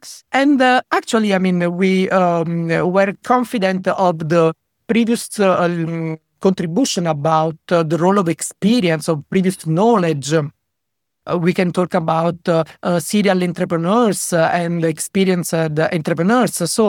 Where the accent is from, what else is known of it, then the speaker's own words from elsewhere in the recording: Italy; English is a second language; I am from Italy